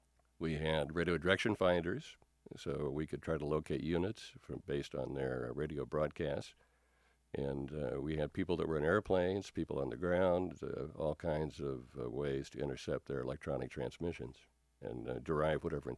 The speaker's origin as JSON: {"language": "English", "town": "Marshalltown", "region": "Iowa", "country": "United States", "tie": "born or raised there", "said": "I got a letter from the draft board in my hometown of Marshalltown"}